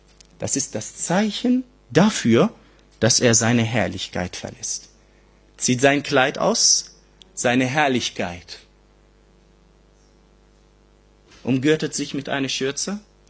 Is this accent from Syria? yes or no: yes; Syria; German is a second language; now in Germany; Wisst ihr, ich bin mit der deutschen Sprache gar nicht aufgewachsen. Ich bin in Syrien geboren und aufgewachsen.